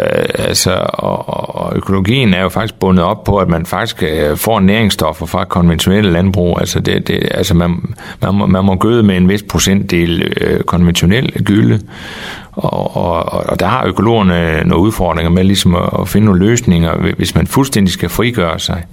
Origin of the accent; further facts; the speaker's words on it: North Denmark Region, Denmark; Og så er vi jo nordjyder, så er vi vendelboer, ikke?